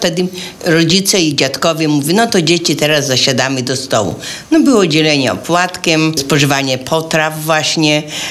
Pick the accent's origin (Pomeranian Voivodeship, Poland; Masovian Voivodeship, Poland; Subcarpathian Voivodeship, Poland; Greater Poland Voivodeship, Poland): Masovian Voivodeship, Poland; Ostrołęka; ja pochodzę z Kurpi, z Ostrołęki.